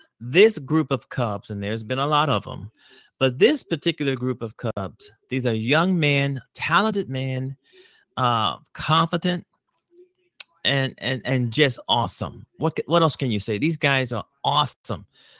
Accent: Chicago, Illinois, United States; Because I'm a Chicagoan, and I live in Chicago, of course.

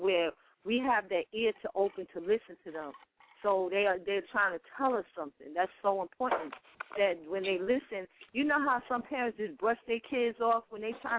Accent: Bronxville, New York, United States; We grew up in Bronxville, we threw our hands, right?

